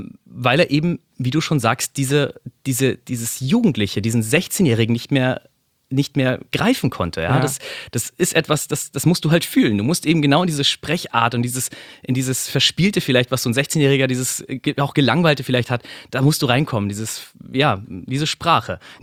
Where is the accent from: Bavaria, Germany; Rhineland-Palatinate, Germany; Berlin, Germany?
Bavaria, Germany; Munich; ich bin ein Bayer, quasi ein Ausländer. also ich komme aus dem schönen München, aus dem Süden von Deutschland